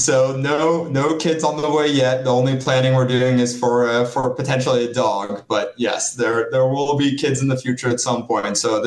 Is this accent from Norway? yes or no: yes; Norway; first language Norwegian; English is a second language; also born or lived in Germany; I was born and raised in Norway. So Norway is my native language.